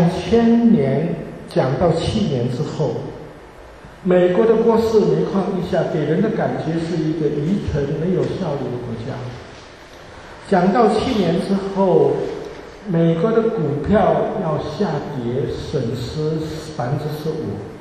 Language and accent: Chinese; Canada; 我作为一个加拿大人，我作为加拿大的华人，我作为基督徒，